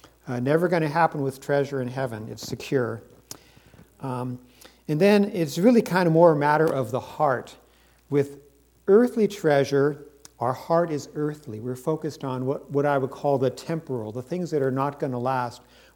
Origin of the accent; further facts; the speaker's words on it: San Francisco, California, United States; Many of you know that I grew up in San Francisco